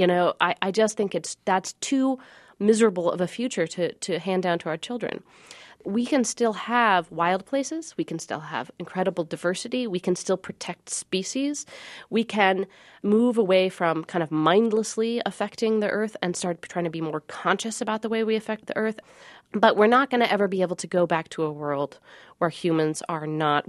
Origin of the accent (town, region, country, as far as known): Seattle, Washington, United States; born or raised there